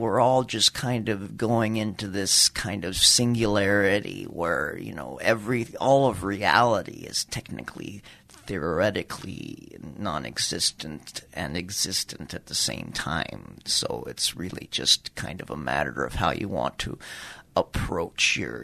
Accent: Hawaii, United States; I grew up in Hawaii partially, so I went to high school out there, and and I love the ocean.

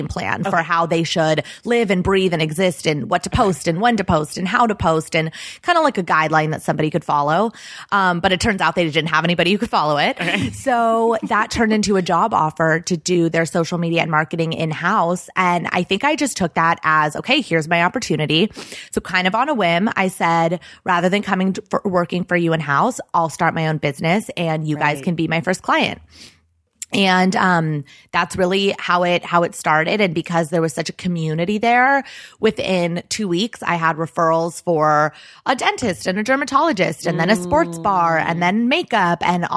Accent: Los Angeles, California, United States; So I grew up in Los Angeles and I didn't really know what I wanted to do.

